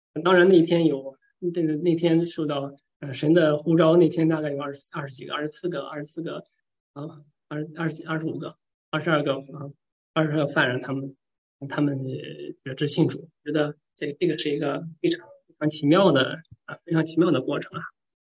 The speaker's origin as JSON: {"language": "Chinese", "country": "China", "said": "我觉得这包括我中国人来说，中国人不太可能有一朵白花放在话筒上面"}